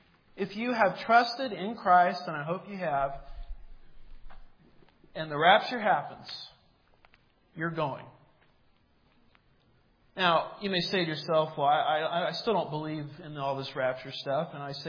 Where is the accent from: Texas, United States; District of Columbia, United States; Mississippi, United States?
Texas, United States; I'm from Texas. I'm around these people all the time.